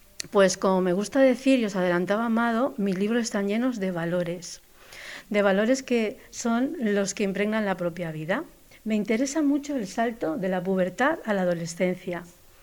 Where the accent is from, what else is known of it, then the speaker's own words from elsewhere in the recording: Novelda, Valencian Community, Spain; estar en la biblioteca de mi pueblo, de Novelda. Todavía recuerdo cuando estudiaba en la antigua biblioteca y escuchaba las campanas de la iglesia de San Pedro.